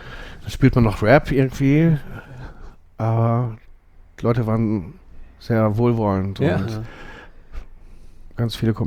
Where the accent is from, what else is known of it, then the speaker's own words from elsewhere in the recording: Essen, North Rhine-Westphalia, Germany; aber ich komme aus Essen-Borbeck.